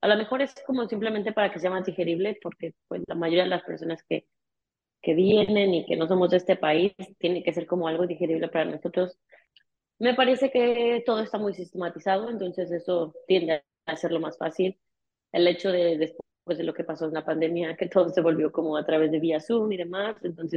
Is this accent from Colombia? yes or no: no; Mexico; Porque yo soy de México.